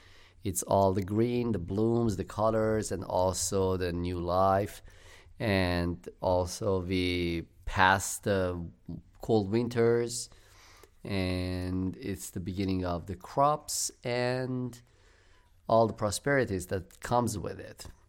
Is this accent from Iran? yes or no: yes; Iran; I speak Farsi and I speak also Armenian, because I'm Armenian from Iran.